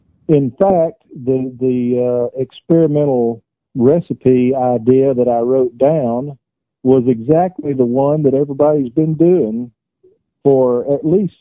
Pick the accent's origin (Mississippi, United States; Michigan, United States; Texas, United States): Mississippi, United States; Corinth; I'm not in Corinth. I'm from Corinth. I'm not in Corinth.